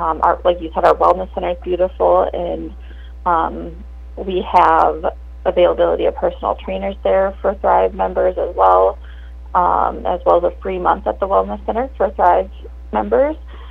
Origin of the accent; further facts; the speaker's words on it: Montevideo, Minnesota, United States; I have been at CCM Health for a little over 3 years, born and raised in Montevideo